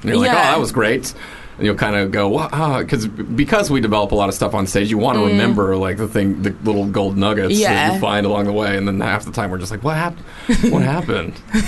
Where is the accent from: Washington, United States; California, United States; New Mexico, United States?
New Mexico, United States; Albuquerque; We're from Albuquerque, New Mexico.